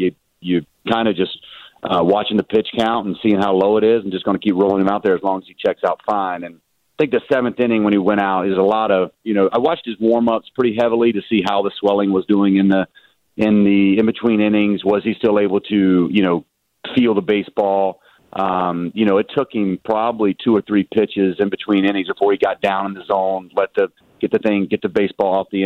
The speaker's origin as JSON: {"language": "English", "region": "the South", "country": "United States", "said": "My dad, I mean, my dad, we're from the South. I don't think We wear too many robes down there"}